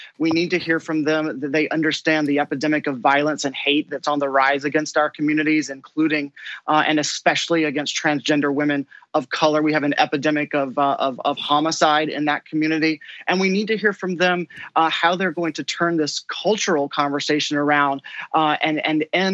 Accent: South Carolina, United States; Even in Mitch McConnell's home state of Kentucky and my home state of South Carolina, the majority of voters support equal rights under the law for all people

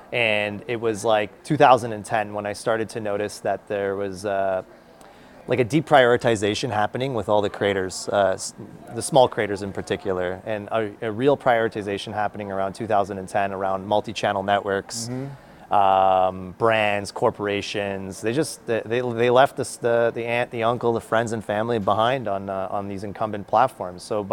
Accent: Canada; I'm a Canadian.

